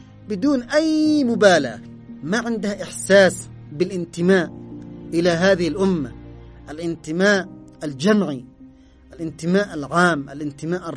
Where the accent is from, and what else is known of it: Yemen